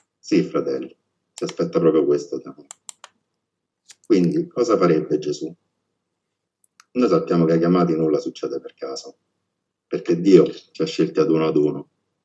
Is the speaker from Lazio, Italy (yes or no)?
yes; Rome, Lazio, Italy; Io, come ho già detto, sono di Roma